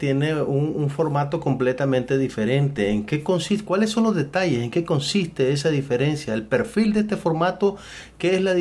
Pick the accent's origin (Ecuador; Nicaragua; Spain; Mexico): Nicaragua; en diferentes lugares acá en mi país, Nicaragua